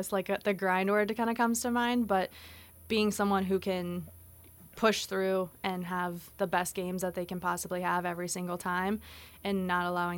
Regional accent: Omaha, Nebraska, United States; So I grew up in Omaha

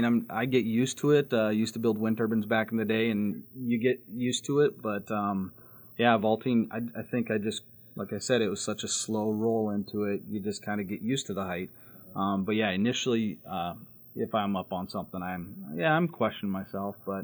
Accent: Murdo, South Dakota, United States; Murdo, South Dakota. Jones County High School.

